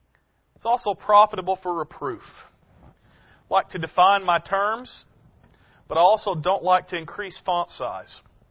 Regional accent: Arkansas, United States; I'm a simple dude. It took Lisa years for me to get comfortable wearing shoes all the time. I'm from Arkansas. I don't want shoes.

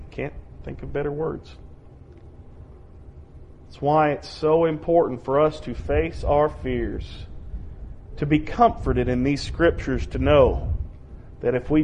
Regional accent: United States; I love being an American, but countries fall.

